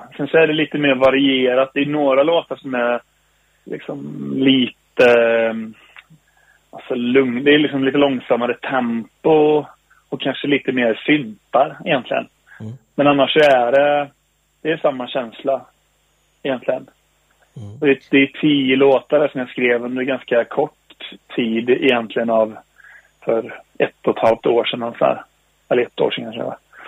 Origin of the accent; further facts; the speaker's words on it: Falköping, Västra Götaland County, Sweden; Och, alltså det finns verkligen spår från Falköping i skivan. Verkligen.